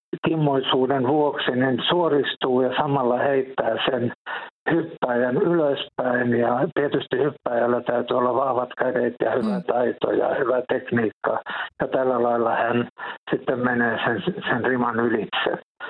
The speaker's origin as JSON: {"language": "Finnish", "town": "Somero", "region": "Southwest Finland", "country": "Finland", "tie": "born or raised there", "said": "Ja toisaalta mä olen Somerolta kotoisin ja niin kuin jokainen tietää, niin Somerohan on tämmöinen seiväshypin niin kuin kultamaa täällä Suomessa."}